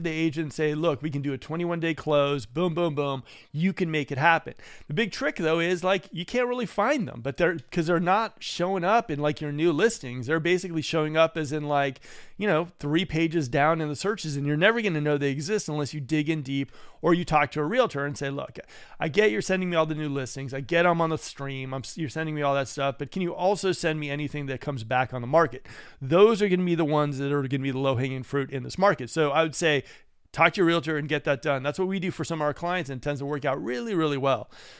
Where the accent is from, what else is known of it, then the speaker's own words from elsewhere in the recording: California, United States; now in Sacramento, United States; as much as I was originally from the Bay Area, I've got my Sacramento eyes on, right?